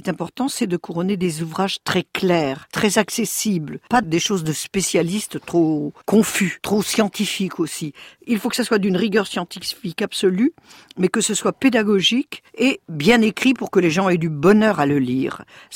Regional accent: France; chez nous, en France

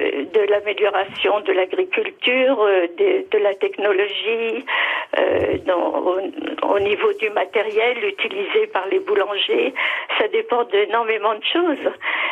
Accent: Paris, Île-de-France, France; moi, je suis parisienne.

